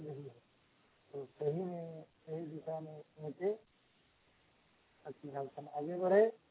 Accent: Chandankiyari, Jharkhand, India; प्यारी प्रखंड थाना चंदन प्यारी जिला बोकारो का रहने वाला हूँ।

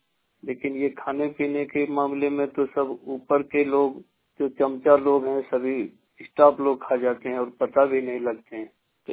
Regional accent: Mircha, Bihar, India; बिहार के रहने वाले ग्राम पंचायत मिर्चा प्रखंड सिकंदरा जिला जमुई बिहार के रहने वाले हैं।

